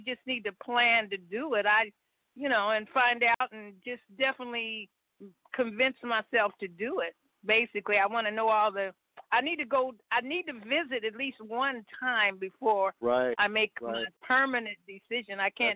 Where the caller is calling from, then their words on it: California, United States; also born or lived in Washington, D.C.; and I'm calling from California. I was originally in Washington, D.C.